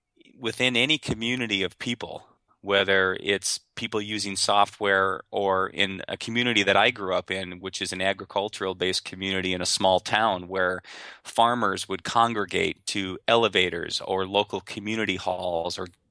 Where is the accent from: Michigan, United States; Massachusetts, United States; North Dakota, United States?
North Dakota, United States; can't tell you how many times people pick up some of our accents here in North Dakota and might assume we're Canadian. And so I like to factor in that I'm part Canadian and part American too.